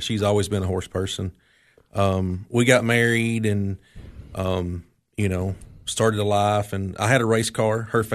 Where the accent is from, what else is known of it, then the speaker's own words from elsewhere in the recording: United States; You know, it's simple. You know, I love the slow pace of White County. I wouldn't want to live anywhere else.